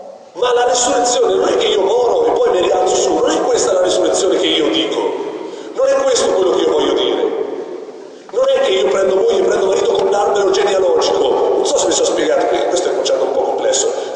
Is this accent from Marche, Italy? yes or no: yes; Brugnetto, Marche, Italy; a Brugnetto, il mio paese, io sono